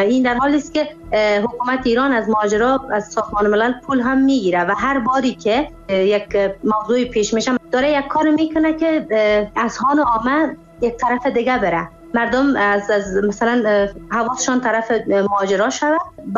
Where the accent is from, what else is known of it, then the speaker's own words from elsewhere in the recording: Afghanistan; also born or lived in Iran; من از اینکه بگویم افغانی هستم میترسیدم و معمولا جایی که میرفتم کوشش میکردم پنهان کنم که من افغانی هستم